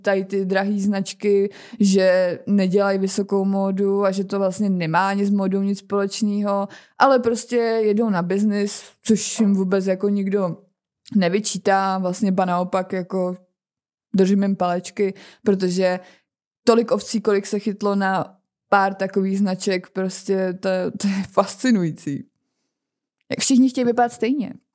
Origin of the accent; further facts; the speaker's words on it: Karlovy Vary Region, Czechia; Tak nebo tak pocházím z Karlovarského kraje, takže to je fakt.